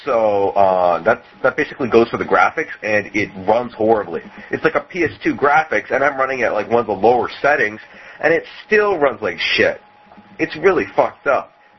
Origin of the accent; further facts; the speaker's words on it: Canada; Well, I'm Canadian.